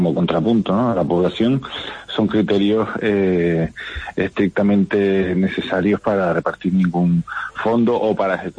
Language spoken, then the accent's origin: Spanish; Fuerteventura, Canary Islands, Spain; Yo que soy de Fuerteventura es la única isla que no tiene un hospital terminado.